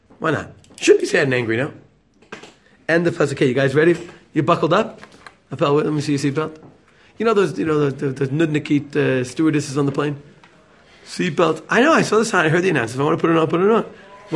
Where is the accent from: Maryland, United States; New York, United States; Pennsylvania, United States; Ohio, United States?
New York, United States; I'm from New York.